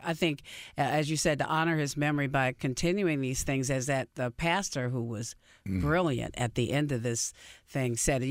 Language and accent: English; New York, United States; You know, I'm from New York. I'm a Knicks fan.